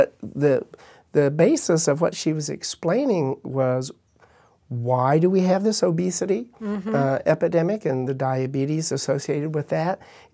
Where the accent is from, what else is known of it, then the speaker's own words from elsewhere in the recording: Midwest, United States; Hay, as Janet mentioned, which was, you know, again, growing up in the Midwest, I remember all the hay barn.